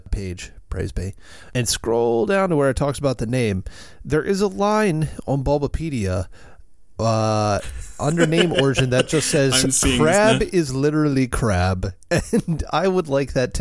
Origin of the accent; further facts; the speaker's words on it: Maryland, United States; we're both from Maryland and both residing in Maryland.